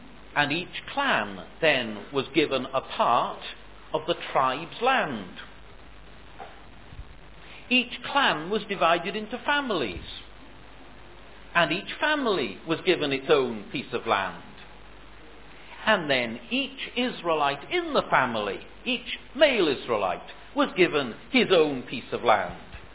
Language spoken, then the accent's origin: English; United Kingdom; I am glad I'm a Brit. I'm glad I come from Britain.